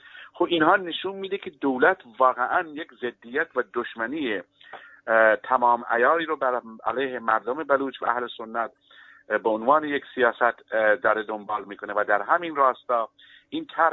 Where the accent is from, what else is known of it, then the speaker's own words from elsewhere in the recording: Chabahar, Sistan and Baluchestan, Iran; به عنوان یک بلوچ، به خصوص بلوچی که از چابهار اومده